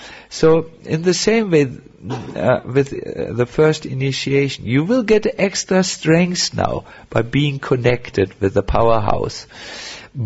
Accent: North Germany, Germany; English is a second language; Because I come from North Germany, the land of sailors

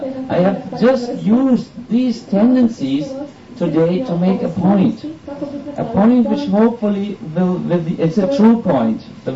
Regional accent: Germany; English is a second language; You know, we are from Germany.

